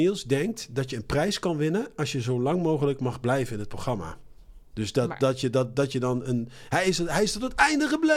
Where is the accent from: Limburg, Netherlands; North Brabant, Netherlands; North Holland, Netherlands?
North Brabant, Netherlands; Eindhoven; En ik kom ook uit Eindhoven.